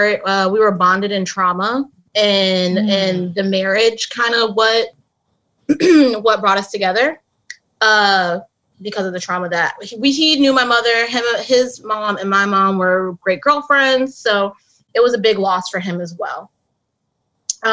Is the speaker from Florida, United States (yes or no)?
no; Chicago, Illinois, United States; moved away; But I'm originally from Chicago. I'm a Chi-Town girl at heart. Been in the DMV.